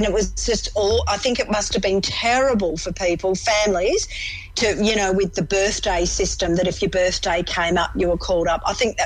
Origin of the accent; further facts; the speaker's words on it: Adelaide, South Australia, Australia; moved away as an adult; also born or lived in London, England / New South Wales; now in Melbourne, Australia; I was born in England, in London. Mm-hmm. Migrated to Adelaide when I was about 7.